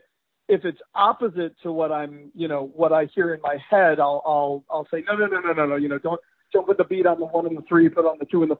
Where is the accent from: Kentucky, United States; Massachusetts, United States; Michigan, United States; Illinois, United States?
Michigan, United States; Detroit; also born or lived in New York / New Jersey; now in Los Angeles, United States; I'm from Detroit, Michigan, but I lived in New York and New Jersey from 1990, all of the 90s, and moved to LA at the end of the 90s. And I've been here ever since.